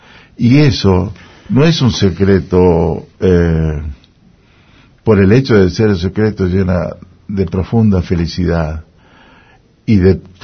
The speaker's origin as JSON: {"language": "Spanish", "region": "Salta", "country": "Argentina", "said": "Soy salteño."}